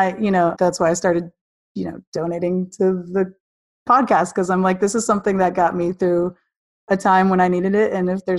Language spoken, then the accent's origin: English; Seattle, Washington, United States; born there; And I mean, I was born in Seattle, but have lived here most of my life.